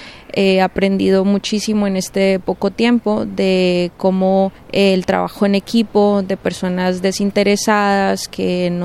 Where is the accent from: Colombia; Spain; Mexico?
Colombia; now in Dallas, United States; Yo soy colombiana, pero vivo en Estados Unidos hace ya 7 años. Soy enfermera, trabajo en la sala de emergencias en un hospital en Dallas.